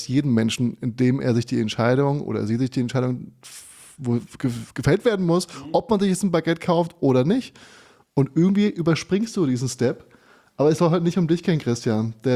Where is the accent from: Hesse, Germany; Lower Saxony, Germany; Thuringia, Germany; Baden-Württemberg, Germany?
Hesse, Germany; der sogenannte Hessentag. Diesmal in meiner Heimatstadt in Funkstadt.